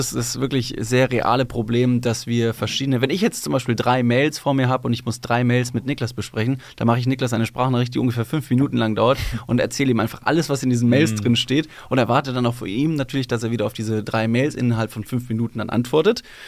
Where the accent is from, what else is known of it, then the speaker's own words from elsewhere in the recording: Bavaria, Germany; Ich komme aus Bayern.